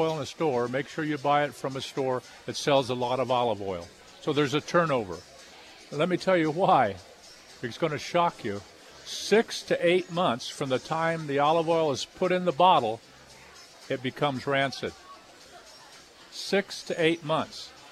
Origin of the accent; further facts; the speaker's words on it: Ohio, United States; You know, I don't know about you, but I grew up in Ohio.